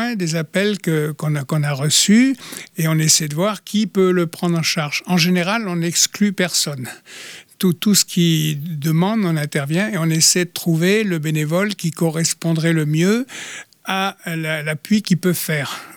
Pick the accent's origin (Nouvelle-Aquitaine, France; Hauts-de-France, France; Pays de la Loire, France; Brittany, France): Brittany, France; Moi, je ne vais pas aller dans le Cap parce que je suis du Nord Finistère